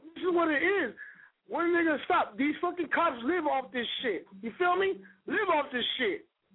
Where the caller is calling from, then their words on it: Compton, California, United States; Man, I'm calling from Compton, G.